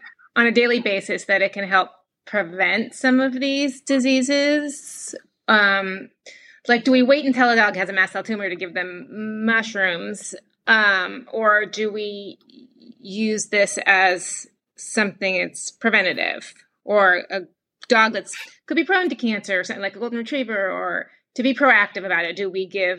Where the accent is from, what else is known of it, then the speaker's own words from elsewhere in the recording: Seattle, Washington, United States; Yeah, I'm originally from Seattle, so we definitely probably.